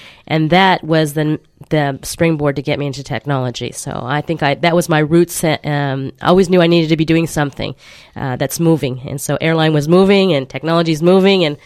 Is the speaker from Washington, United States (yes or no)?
no; Oklahoma, United States; I was a girl from Oklahoma coming to Dallas with a group of people.